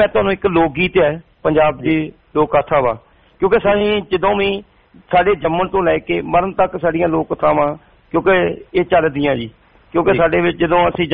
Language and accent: Punjabi; Kothe, Punjab, India; born there; ਛੋਟਾ ਜਿਹਾ ਪਿੰਡ ਹੈ ਕੋਠੇ, ਉੱਥੇ ਮੇਰਾ ਜਨਮ ਹੋਇਆ ਜੀ ਭਾਜੀ।